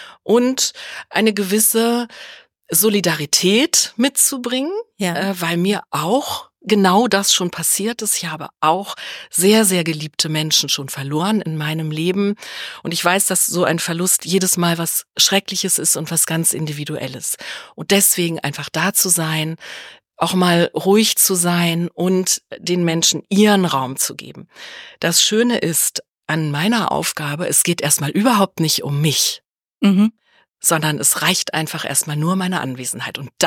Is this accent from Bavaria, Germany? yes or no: no; Braunschweig, Lower Saxony, Germany; ich komme aus Braunschweig, da kam immer der Bücherbus in unseren Stadtteil.